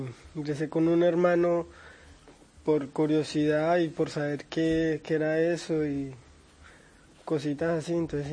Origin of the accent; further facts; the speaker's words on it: Florencia, Caquetá, Colombia; now in Medellín, Colombia; Yo actualmente vivo en Medellín, pero soy de Florencia.